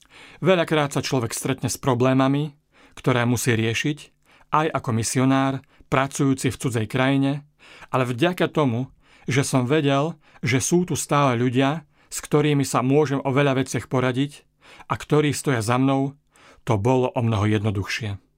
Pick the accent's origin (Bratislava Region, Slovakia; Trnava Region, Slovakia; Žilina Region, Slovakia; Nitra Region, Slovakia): Nitra Region, Slovakia; Levice; som z Levíc a som študentom dokumentárneho filmu.